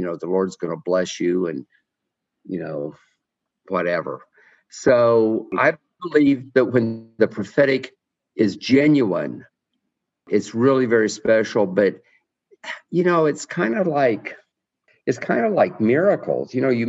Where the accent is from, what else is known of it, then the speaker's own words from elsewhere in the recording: Lakeland, Florida, United States; The amazing thing is that I grew up in Lakeland, Florida. I lived on a street called Venetian Avenue, and our house number was 722.